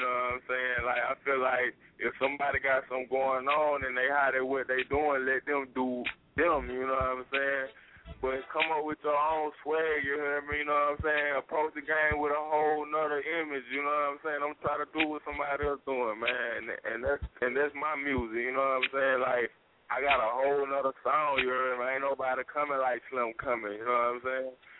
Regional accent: Alabama, United States; now in Atlanta, United States; I'm from Alabama all day, man. I'm up in the A, man.

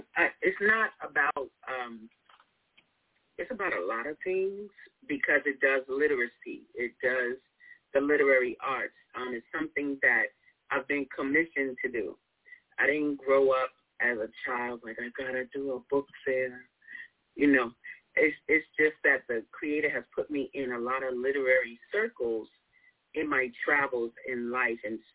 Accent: New York, United States; now in Chicago, United States; And I'm from New York, so you hear my accent. But I come from the Harlem Book Fair experience.

